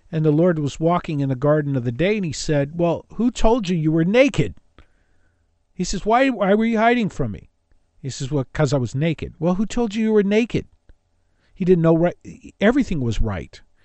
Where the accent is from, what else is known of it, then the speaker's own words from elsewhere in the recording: Los Angeles, California, United States; It's the kind of thing my grandmother did for me when I was growing up in Los Angeles.